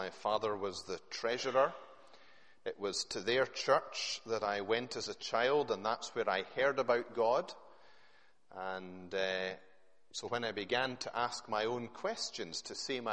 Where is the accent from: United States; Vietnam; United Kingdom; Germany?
United Kingdom; Glasgow, Scotland; if it had not been for that geographical accident which saw me born into and brought up in the south side of Glasgow